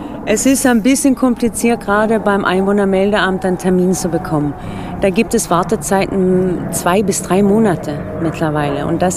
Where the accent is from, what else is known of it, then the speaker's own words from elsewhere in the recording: Sweden; musste man damals auch als Schwede, als eine Arbeitsgenehmigung haben.